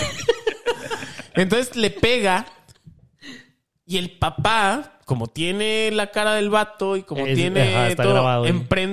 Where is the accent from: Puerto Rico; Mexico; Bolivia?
Mexico; Así nosotros como además, mexicanos en nuestra Cámara de Diputados